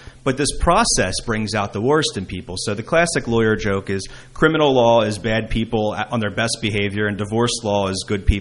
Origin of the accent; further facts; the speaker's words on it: Philadelphia, Pennsylvania, United States; now in New Jersey, United States; You know, growing up as a Philadelphian, I never imagined I would be on a show called I Love New Jersey. But my wife and I have been here about 10 years, and we really do love the area.